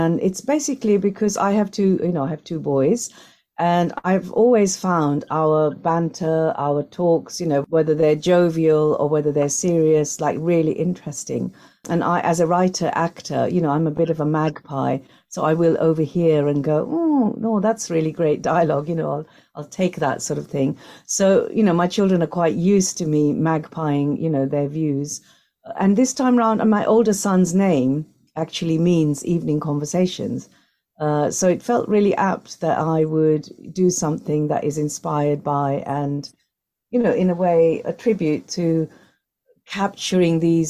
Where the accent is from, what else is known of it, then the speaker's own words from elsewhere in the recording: Tanzania; born there; also born or lived in India / Norfolk / London; I was born in Tanzania. We had crisscross journeys of living in Tanzania, India, Norfolk, London.